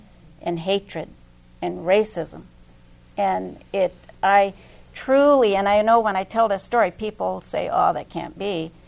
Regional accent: Rampart, Alaska, United States; also born or lived in Fairbanks; I grew up in Rampart, which was a village of, I thought everybody was brown.

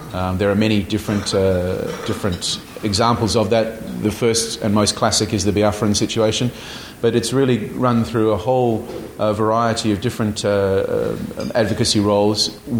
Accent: Australia; I am an Australian.

